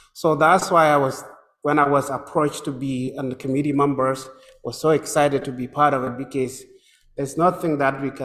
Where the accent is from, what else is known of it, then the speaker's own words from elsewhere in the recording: Ethiopia; English is a second language; moved away as an adult; now in Calgary, California, United States; I come from Calgary. Originally, I came from Ethiopia. I came to Canada in 2002.